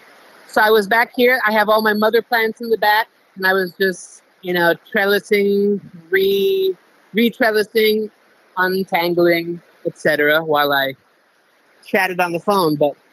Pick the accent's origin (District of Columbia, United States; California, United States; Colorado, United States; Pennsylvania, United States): Pennsylvania, United States; Again, I'm from Pennsylvania, snooze, and my family and I came here, I think, 20 years ago